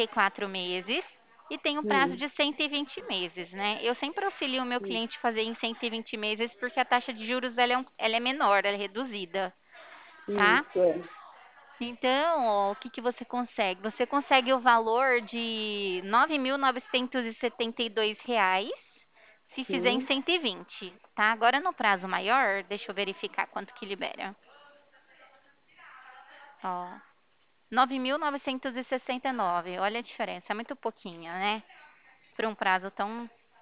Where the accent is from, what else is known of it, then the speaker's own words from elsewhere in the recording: Ribeirão Preto, São Paulo, Brazil; Eu sou aqui de Ribeirão Preto, São Paulo.